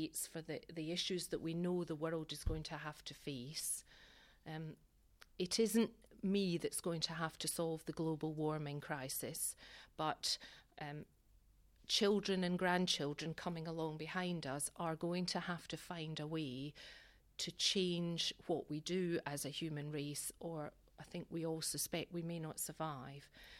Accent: South West England, United Kingdom; So I said I came from Gloucestershire

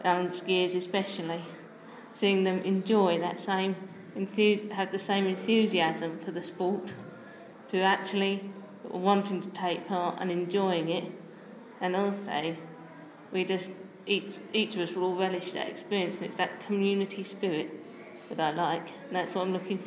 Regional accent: Tunbridge Wells, South East England, United Kingdom; I'm from Tunbridge Wells

